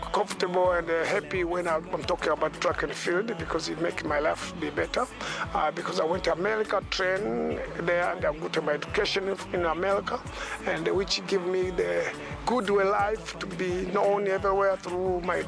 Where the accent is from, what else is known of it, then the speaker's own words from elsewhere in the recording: Tanzania; I'm originally from Tanzania, the west side of Lake Victoria.